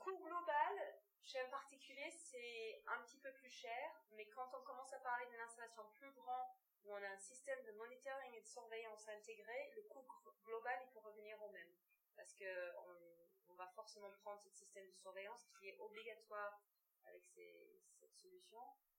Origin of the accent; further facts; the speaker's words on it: Australia; J'ai grandi en Australie.